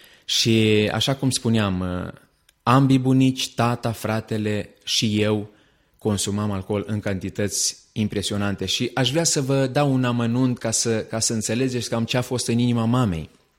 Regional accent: Jitin, Caraș-Severin, Romania; Am omis să vă spun că sunt deloc de lângă Oravița, din Jitin, comuna Ciudanovița

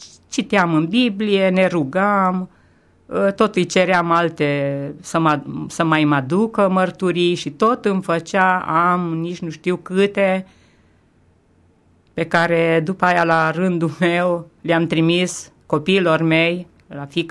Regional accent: Sighetu Marmației, Maramureș County, Romania; chiar și în orașul meu natal, în Sighetul Marmației

